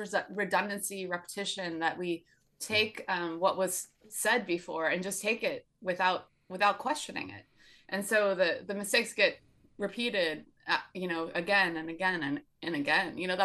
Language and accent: English; California, United States; because he wrote about the place where I was from. I'm from California.